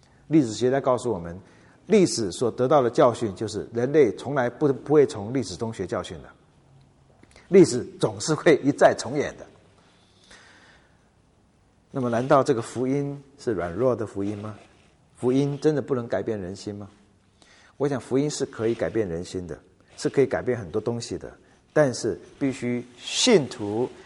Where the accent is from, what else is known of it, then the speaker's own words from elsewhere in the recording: Taiwan; 我们从台湾来